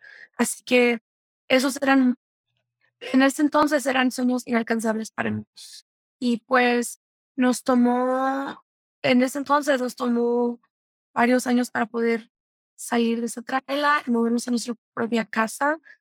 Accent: Nescopio, Guanajuato, Mexico; now in Greeley, United States; Mi familia llegó aquí en el 2010. Somos de Guanajuato, México, y de un municipio llamado, bueno, es un rancho llamado Nescopio, fuera de Guanajuato. Y ese rancho es de menos de 2,000 personas, así que desde ya venimos aquí a Greeley

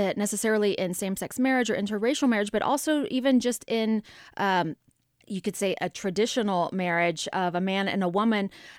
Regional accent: Texas, United States; moved away as an adult; now in Boulder, United States; And I was born and raised in Texas.

